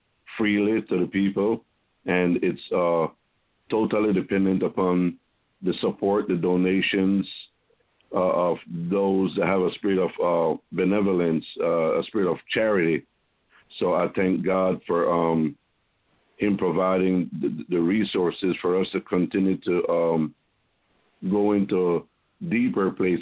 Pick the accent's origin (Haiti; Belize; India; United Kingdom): Belize; moved away as an adult; now in Texas, United States; I was originally from Belize, Central America, and came to the U.S. for better opportunities, and came to Texas, met my wife here